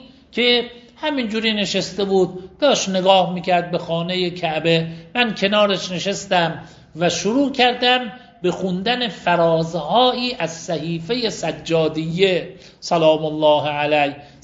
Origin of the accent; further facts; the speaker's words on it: Mashhad, Razavi Khorasan, Iran; گفتم من اهل ایرانم، در ایران یک محافظه و استانی هست به نام خراسان، مرکز این محافظه و استان شهر مشهده.